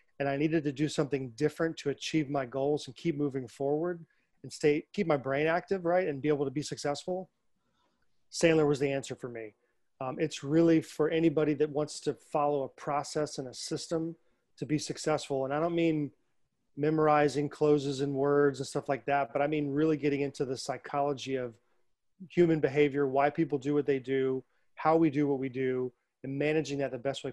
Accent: Tampa, Florida, United States; It's got to be the Buccaneers. I'm from Tampa.

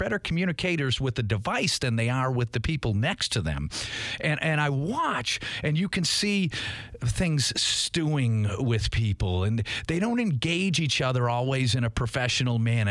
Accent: Boston, Massachusetts, United States; accent: Boston; now in Jacksonville, United States; I love Jacksonville. I'm from Boston originally.

